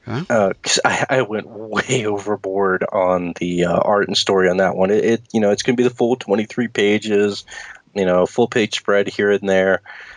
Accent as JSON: {"language": "English", "region": "Louisiana", "country": "United States", "said": "And I'm from Louisiana. I like it warm."}